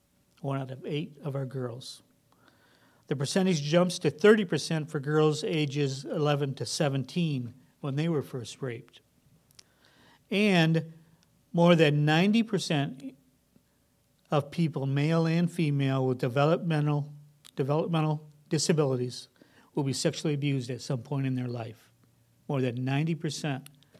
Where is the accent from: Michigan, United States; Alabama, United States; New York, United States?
Michigan, United States; Grand Rapids; also born or lived in Springfield, Missouri; we lived in Missouri 3 years. I grew up in Grand Rapids, but then I learned Chinese, and then I got sent down to Missouri, Springfield, Missouri.